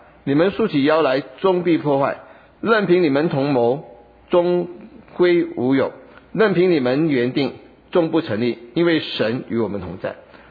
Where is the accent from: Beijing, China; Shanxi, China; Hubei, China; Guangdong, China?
Guangdong, China; 我们广东人说没谁过啊